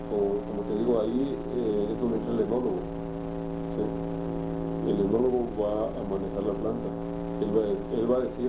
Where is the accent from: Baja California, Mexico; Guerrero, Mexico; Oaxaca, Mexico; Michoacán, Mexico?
Baja California, Mexico; Tijuana; now in Ensenada, Mexico; si yo viviera en Tijuana, de donde vengo, y tuviera que viajar de la casa de mis papás a las oficinas de Cheto, haría el mismo tiempo que hago yo de mi casa en Ensenada